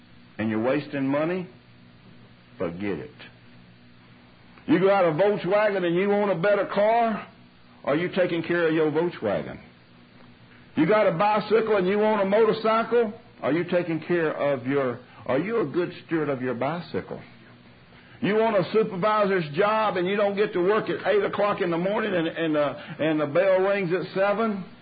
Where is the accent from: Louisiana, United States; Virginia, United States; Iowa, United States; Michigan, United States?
Louisiana, United States; Now, that's a little out of context, but y'all have to excuse me because I'm from Louisiana.